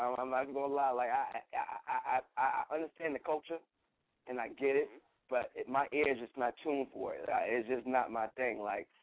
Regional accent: New York, United States; You know, I'm a New Yorker to heart.

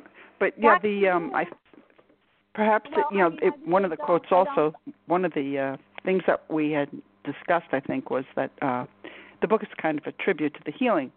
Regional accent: New York City, New York, United States; No, I'm from the Bronx.

